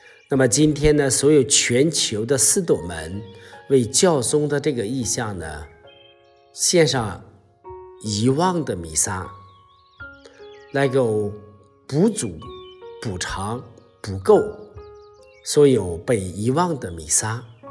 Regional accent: China; 我们中国人，我们中国的文化最重要的就是孝道。

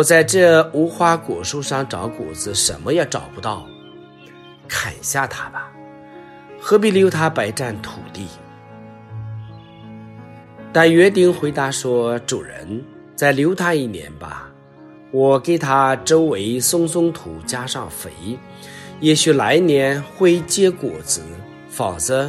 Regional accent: China; 我们中国人也开始安慰说，哎，好人不长寿，坏人活千年。

